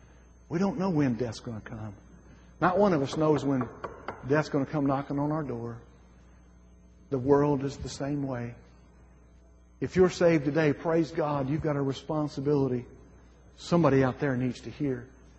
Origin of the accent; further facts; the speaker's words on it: Alabama, United States; we're from Alabama. We live down there.